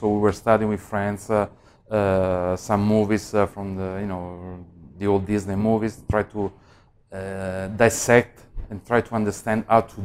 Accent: Milan, Lombardy, Italy; English is a second language; moved away; also born or lived in London; So I moved from Milan, I went to London. It was the first time that I did this kind of move, change of country.

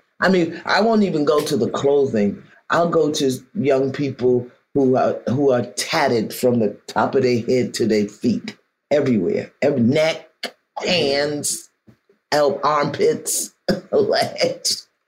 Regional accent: Brooklyn, New York, United States; I'm from Brooklyn. I rebel against everything.

